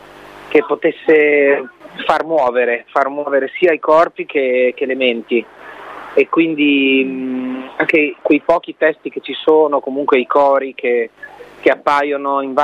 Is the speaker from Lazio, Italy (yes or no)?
no; Emilia-Romagna, Italy; la Kukoma dalle mie parti, in provincia di Ravenna, è la caffettiera, si dice la Kukoma.